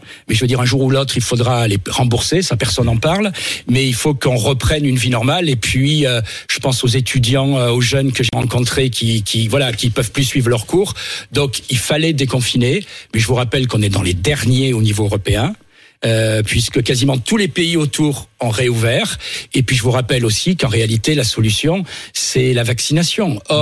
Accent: Provence-Alpes-Côte d'Azur, France; je suis du Vaucluse. J'ai été maire de Valréas. J'ai été conseiller général dans le Vaucluse, député dans le Vaucluse.

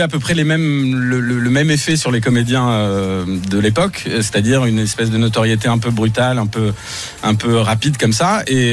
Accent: Marseille, Provence-Alpes-Côte d'Azur, France; also born or lived in Paris; D'abord, je suis marseillais, mais effectivement, j'ai vécu longtemps à Paris. Je suis revenu il y a une quinzaine d'années à Marseille

